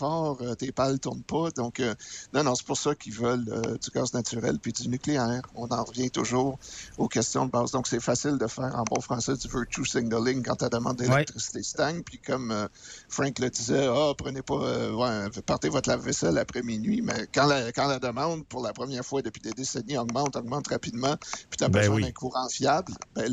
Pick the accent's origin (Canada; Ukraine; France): Canada; Quebec; Ça nous définit en tant que Québécois.